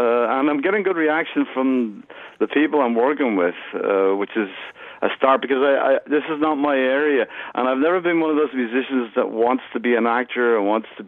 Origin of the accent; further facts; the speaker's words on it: Ireland; now in New York, United States; I went there when I was 21, you know, so it's, you know, really, you know, I'm two thirds American, I suppose, but the truth is I'm completely Irish, you know, and I've never really felt that way, but I feel comfortable in both places now.